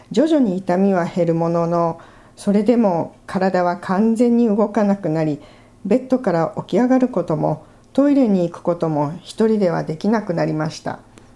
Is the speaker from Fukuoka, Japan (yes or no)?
yes; Fukuoka, Japan; 夫が福岡の私の実家への転勤願いを出し、しばらく実家でお世話になることになりました。